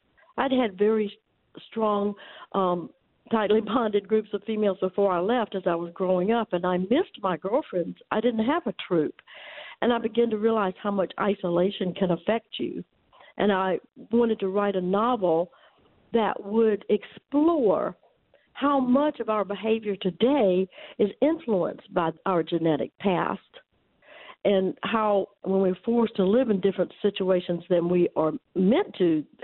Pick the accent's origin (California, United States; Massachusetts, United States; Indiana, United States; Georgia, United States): Georgia, United States; And I grew up in South Georgia, as you said, but my family used to go to North Carolina for vacations during the summer